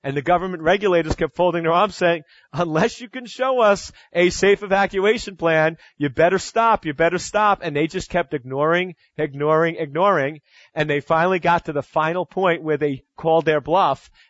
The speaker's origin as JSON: {"language": "English", "town": "Long Island", "region": "New York", "country": "United States", "tie": "born or raised there", "said": "Being from the East Coast of the United States and growing up on Long Island, one of the best use cases of that is Lilco, the Long Island Lighting Company."}